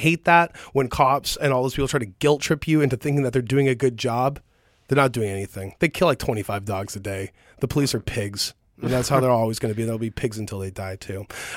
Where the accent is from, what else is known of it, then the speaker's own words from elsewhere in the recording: United States; It's how we do things. I'm an American.